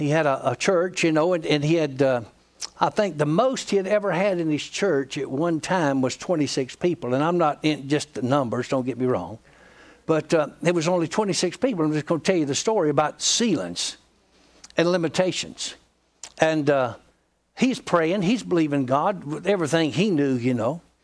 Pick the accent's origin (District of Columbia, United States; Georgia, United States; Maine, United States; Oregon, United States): Georgia, United States; because I come from Georgia